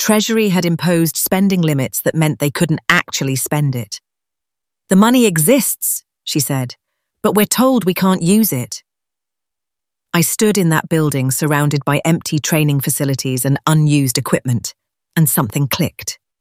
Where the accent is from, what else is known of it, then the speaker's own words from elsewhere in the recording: Plumstead, London, United Kingdom; I'm 27 and I live in Greenwich. My mum's a teaching assistant. My dad works for Royal Mail. And I grew up in Plumstead